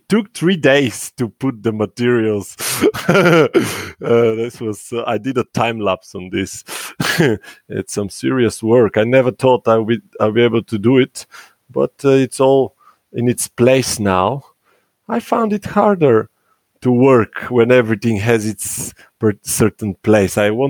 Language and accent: English; Sofia, Sofia City, Bulgaria; I'm born and I grew up in Sofia, but I was very lucky that my parents are not from Sofia, and they live in different parts of Bulgaria